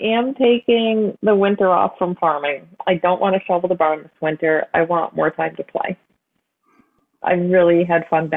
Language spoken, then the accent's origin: English; Connecticut, United States; I'm from Connecticut originally, and it was just absolutely nuts down there, similar to Boston.